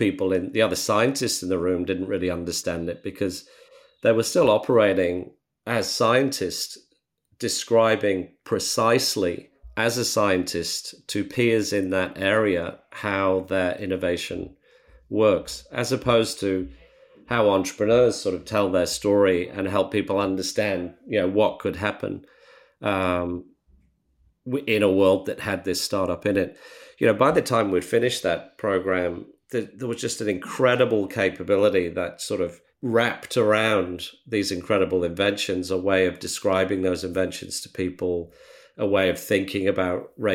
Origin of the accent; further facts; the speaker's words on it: Australia; It's part of our vernacular and our core skill set as Australian entrepreneurs today.